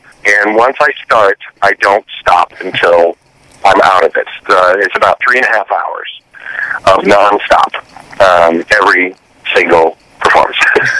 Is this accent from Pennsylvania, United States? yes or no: no; Minnesota, United States; I'm from Minnesota, and my mom and dad came to see a show